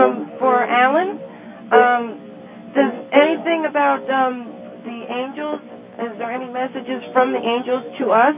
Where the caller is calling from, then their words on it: New York City, New York, United States; I'm calling from New York City.